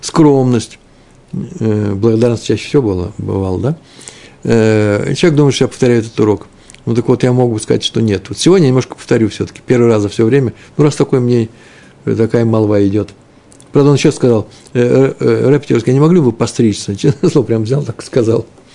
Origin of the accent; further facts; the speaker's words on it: Jerusalem, Jerusalem District, Israel; это вообще-то мой родной город Иерусалим